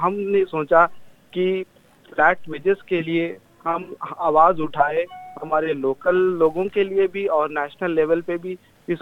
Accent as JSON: {"language": "Hindi", "town": "Hyderabad", "region": "Telangana", "country": "India", "lives_now": "Melbourne, Australia", "said": "मैं जो हूँ इंडिया से हूँ, हैदराबाद से, और इस वक्त मैं मेलबर्न में हूँ"}